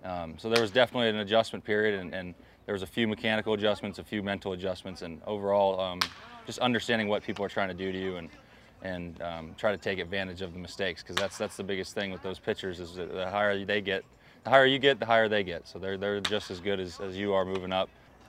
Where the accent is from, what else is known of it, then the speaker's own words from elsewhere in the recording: Arizona, United States; I mean, I grew up in Arizona, so this has always been something I was grew up watching.